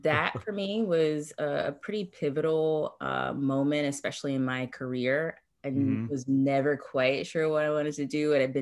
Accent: North Carolina, United States; moved away as an adult; now in Florida, United States; Like, I live in South Florida now, but born and raised in North Carolina. Moved to South Florida in like 2007, I believe.

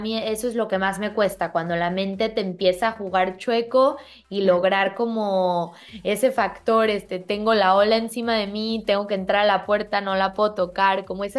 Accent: Mexico; hice historia en Tokio siendo la primer mexicana en representar a México en canotaje slalom

